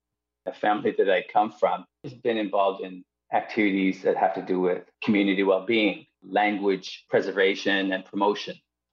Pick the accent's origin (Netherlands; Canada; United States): Canada; Eskasoni, Nova Scotia; now in Halifax, Canada; I am from Eskazoni and Millbrook First Nations. I live in Djibouktouk, what we call Halifax